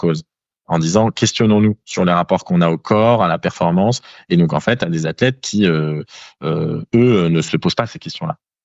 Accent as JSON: {"language": "French", "town": "Paris", "region": "Île-de-France", "country": "France", "said": "quand vous prenez le métro à Paris, moi je suis parisien"}